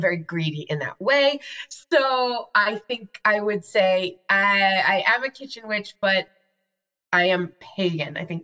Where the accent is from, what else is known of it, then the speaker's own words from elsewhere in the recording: New York, United States; So, in case you couldn't tell from hearing my voice, I am originally from New York. I grew up on Long Island, New York. It's a terrible place. Don't go there.